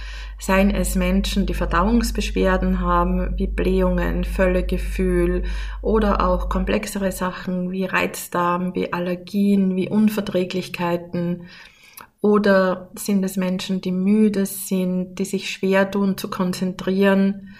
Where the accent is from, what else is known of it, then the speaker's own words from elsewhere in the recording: Upper Austria, Austria; Ich bin ja in Oberösterreich im Mühlviertel aufgewachsen